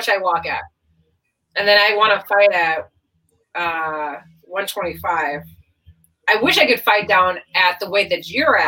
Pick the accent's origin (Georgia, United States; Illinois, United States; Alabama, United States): Illinois, United States; Chicago; I love it. It's my hometown, but I grew up in the north suburbs